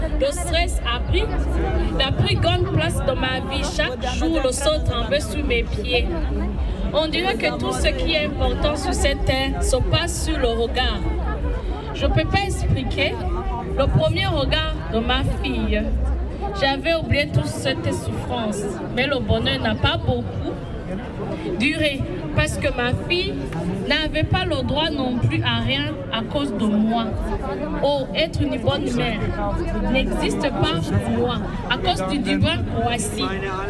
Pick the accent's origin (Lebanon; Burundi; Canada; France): Burundi; moved away as an adult; now in Switzerland; Je suis originaire du Burundi, ancien journaliste du Burundi depuis en 2021. Exil pour chercher la paix et la protection des droits humains. J'ai traversé dans un pays à un autre, arrivé en Suisse en 2022.